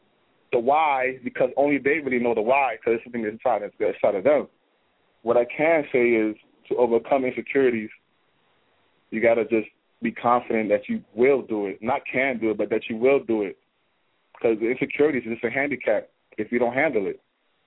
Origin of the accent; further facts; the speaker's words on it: New York, United States; Yeah, I'm from New York.